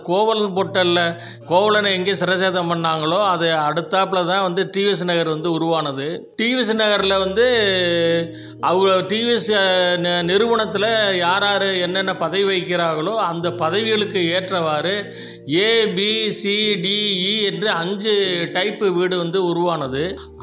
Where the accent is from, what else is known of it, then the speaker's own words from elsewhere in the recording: Sembattur, Tamil Nadu, India; இந்த ஊர் வந்து புதுக்கோட்டைக்கு வடக்கால 8வது மைல் இருக்கிற செம்பாட்டூருங்கிற கிராமத்தில் தான் நான் பிறந்தேன்.